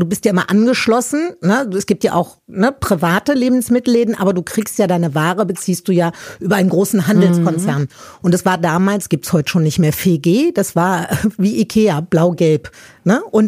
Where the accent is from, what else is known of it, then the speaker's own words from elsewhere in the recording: Meerbusch, North Rhine-Westphalia, Germany; now in Berlin, Germany; Ich liebe dieses Meerbusch nach wie vor sehr. Ich sage auch immer, das ist meine Heimat, auch wenn ich hier in Berlin zu Hause bin.